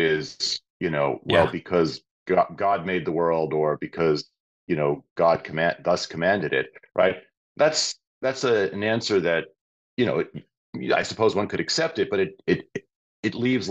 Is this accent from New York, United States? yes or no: yes; New York, United States; So I grew up in the New York City area. My parents raised my sister and me Jewish, but mostly culturally.